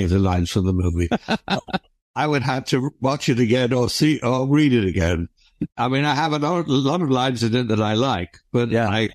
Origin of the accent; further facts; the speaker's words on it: England, United Kingdom; I'm English, as you can probably tell.